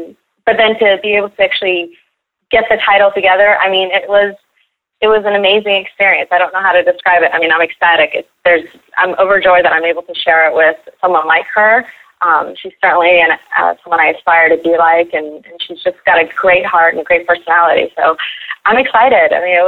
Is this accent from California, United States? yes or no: yes; Los Angeles, California, United States; also born or lived in Tehran, Iran; now in Dallas, United States; I'm originally from Tehran, Iran. That's where I was born. I moved to Los Angeles when I was young and have been in Los Angeles for pretty much all my life. I just recently moved to Dallas.